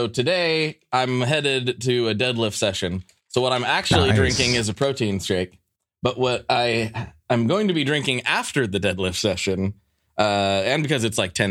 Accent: Pacific Northwest, United States; growing up in the Pacific Northwest and being the age that I am.

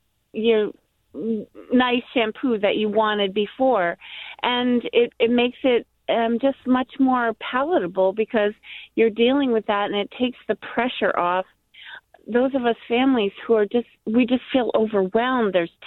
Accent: Maine, United States; and this was how I grew up in Maine

